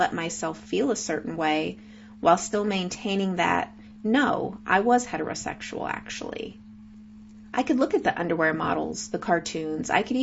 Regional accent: Oklahoma, United States; Or did it begin when I first loitered in the underwear aisle of my hometown Walmart in Oklahoma, staring at desaturated nipples?

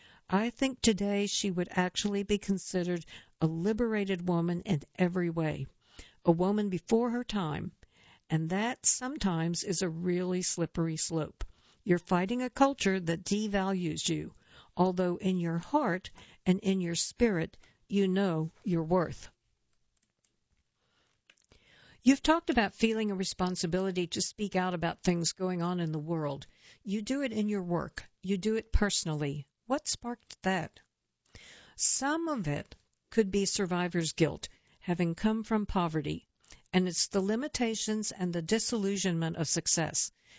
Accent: Central Falls, Rhode Island, United States; For that role, I relied on my memories of the drug addicts I knew from growing up in Central Falls.

